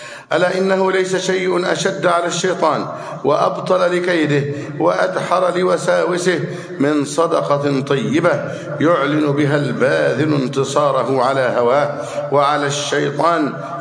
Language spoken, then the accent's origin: Arabic; Egypt; اللهم احفظ بلدنا مصر أمنا أمانا